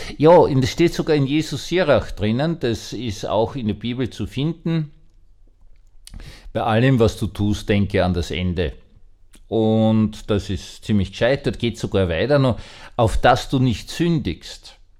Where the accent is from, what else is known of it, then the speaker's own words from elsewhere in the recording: Austria; ich bin als Österreicher nicht alleine mit dieser politischen Situation